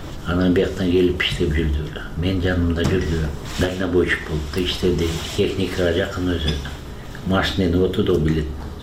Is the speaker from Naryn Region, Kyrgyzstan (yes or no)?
no; Bishkek, Kyrgyzstan; Фрунзе шаарында төрөлгөм. Өмүр бою ушул жерде жашагам.